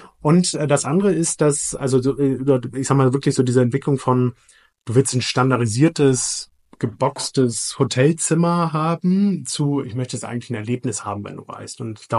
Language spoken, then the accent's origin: German; Hamburg, Germany; now in Berlin, Germany; gebürtiger Hamburger, werde dieses Jahr 40 Jahre alt